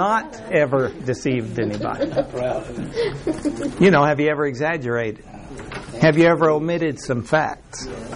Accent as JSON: {"language": "English", "country": "Mexico", "tie": "born or raised there", "said": "You know, I grew up in Mexico, and in Mexico, the whole culture was you tell people what they want to hear."}